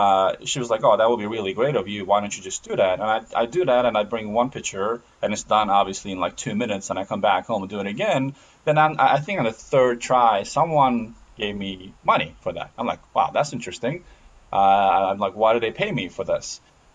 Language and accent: English; Turkey; What happened is I'm originally from Turkey.